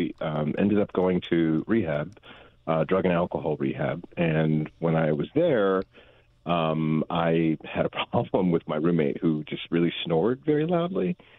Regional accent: Ohio, United States; When I was growing up in Ohio, I didn't, when you're young, like the place where you're living is the whole world

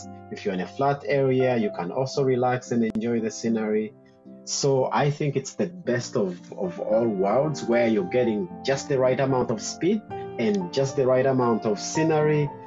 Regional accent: Uganda; I grew up in Uganda

